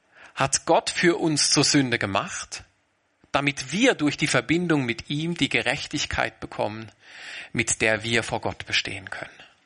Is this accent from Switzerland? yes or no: no; Baden-Württemberg, Germany; also ich kann ja sowieso kein Hochdeutsch, gell? Das ist ja alles nur Geblöffe. Das Bundesland, wo ich herkomme, hat den Slogan, wir können alles außer Hochdeutsch.